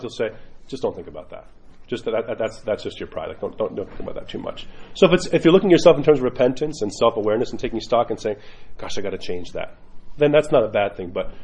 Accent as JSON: {"language": "English", "region": "New York", "country": "United States", "said": "forgive my language, I'm a New Yorker, so I'm sorry."}